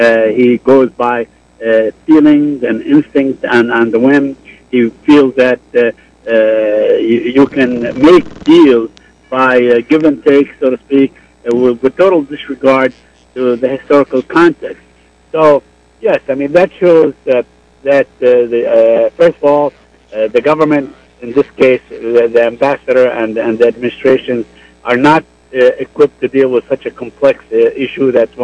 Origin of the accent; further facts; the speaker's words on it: Abu Dis, Jerusalem, Palestine; English is a second language; East Jerusalem, which is my town, you know, by the way, I am from Abu Dis, as a matter of fact, this is really occupied territory.